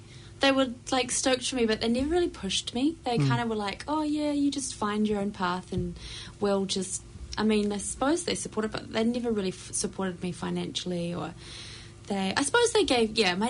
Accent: Blenheim, Marlborough, New Zealand; I grew up in Blenheim as well, so I'm from a small town as well.

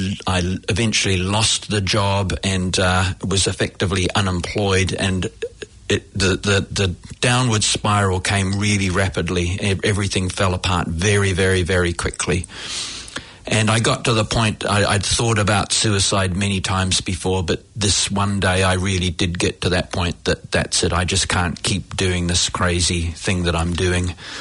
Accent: New Zealand; moved away; also born or lived in Australia / Hong Kong; I'm from New Zealand originally

